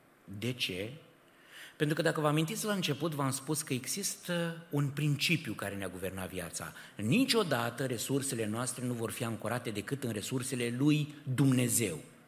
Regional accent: Transylvania, Romania; accent: Transylvanian; De unde ești? Ardeal, clar, în vorbire.

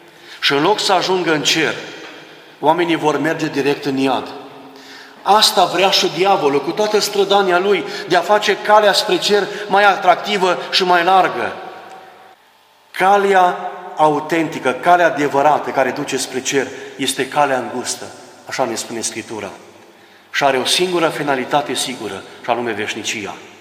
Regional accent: Oravița, Caraș-Severin, Romania; când eram copil la Oravița, în județul Cara Severin.

